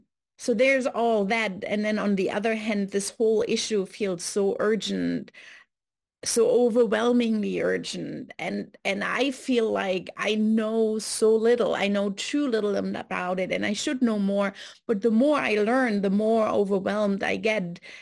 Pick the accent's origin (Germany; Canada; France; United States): Germany; Berlin; Hi everyone … I'm from Berlin, Germany